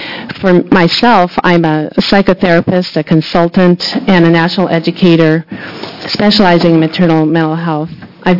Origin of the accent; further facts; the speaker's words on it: Portland, United States; from Portland, here to support Bill 3625